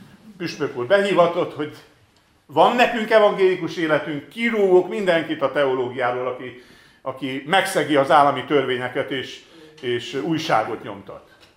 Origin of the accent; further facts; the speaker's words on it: Nagytarcsa, Pest, Hungary; mert én Nagy Tarcsáról jöttem, itt nem messze Pesttől, ott éltek a szüleim